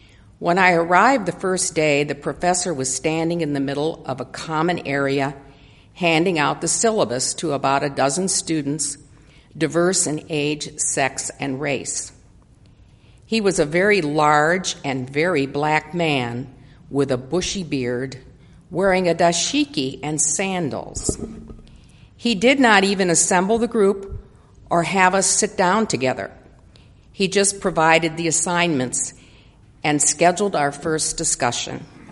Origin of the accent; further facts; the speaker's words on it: Cleveland Heights, Ohio, United States; I grew up in Cleveland Heights in the 1940s and 50s in an atmosphere of benevolent white privilege.